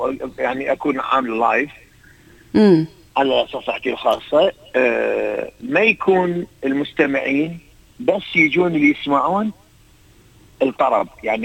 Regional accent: Iraq

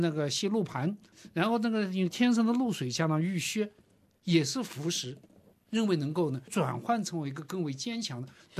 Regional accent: China; 人类特别我们中国人啊，求永生是一个长久的概念

